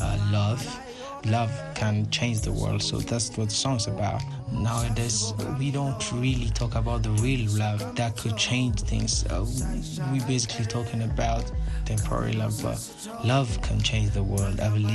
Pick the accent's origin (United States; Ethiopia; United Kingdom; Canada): Ethiopia; Addis Ababa; and I'm from Addis Ababa, Ethiopia, and I'm 22.